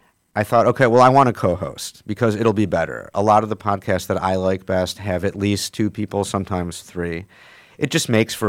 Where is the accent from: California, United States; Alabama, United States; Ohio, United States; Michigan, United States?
Michigan, United States; Southfield; But I grew up, so when I was a kid, we lived in a place called Southfield, right on 8 Mile.